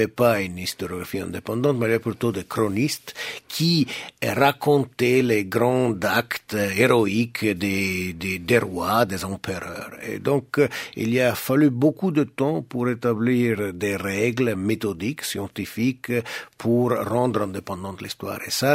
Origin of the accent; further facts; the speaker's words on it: Poschiavo, Grisons, Switzerland; first language Italian; French is a second language; Oui, je suis né à Poschiavo en 1968, donc j'ai fait toutes mes écoles en italien. Et après, dans les Grisons, on peut pas faire la maturité en italien, j'ai dû la faire en allemand.